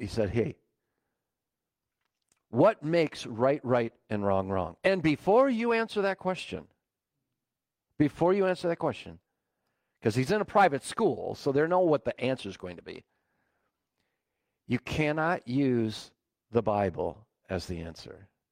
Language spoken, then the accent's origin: English; Rochester, Minnesota, United States; I had the privilege of growing up in Rochester, Minnesota. I was born up here. Parents moved down there after my dad got back from Vietnam. We moved to Rochester.